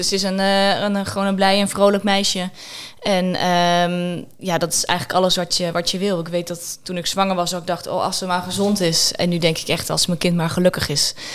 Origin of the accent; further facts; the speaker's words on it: Zutphen, Gelderland, Netherlands; ik ben 38 jaar. Ik kom uit Zutphen. Daar woon ik samen met mijn man en twee kinderen.